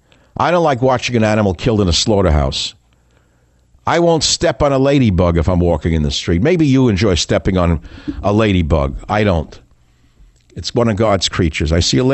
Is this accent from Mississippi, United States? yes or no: no; Queens, New York, United States; I told you before, I grew up in Queens, New York.